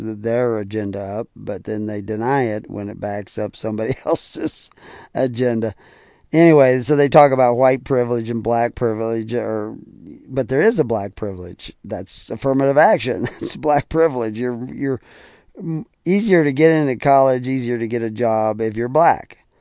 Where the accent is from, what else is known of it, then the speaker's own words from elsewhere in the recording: the South, United States; I mean, I grew up in the South. I know what prejudice looks like.